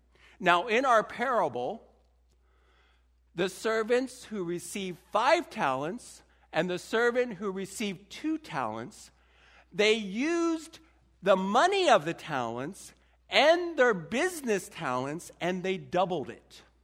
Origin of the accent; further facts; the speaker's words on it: Williamsport, Pennsylvania, United States; I grew up in Williamsport, and in ninth grade, a good friend of my dad's became a Christian.